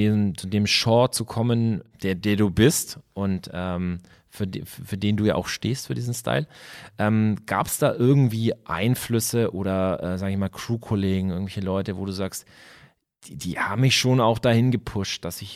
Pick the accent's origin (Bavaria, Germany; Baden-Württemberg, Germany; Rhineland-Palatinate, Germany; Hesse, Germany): Bavaria, Germany; Nuremberg; Und ich kann jetzt nur für meine Heimatstadt oder für die Region sprechen, Nürnberg